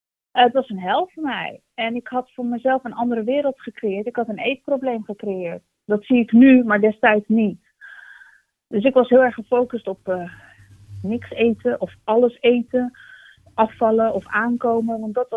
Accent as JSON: {"language": "Dutch", "country": "Netherlands", "tie": "born or raised there", "also_born_or_lived": "Turkey", "said": "Ik was een heel jong meisje. Ik ben opgegroeid hier in Nederland. Ik ben geboren in Turkije. Ik ben Turks."}